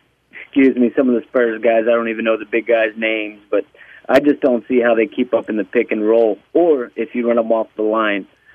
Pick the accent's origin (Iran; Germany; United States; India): United States; San Antonio, Texas; I'm from San Antonio, so that's by heart.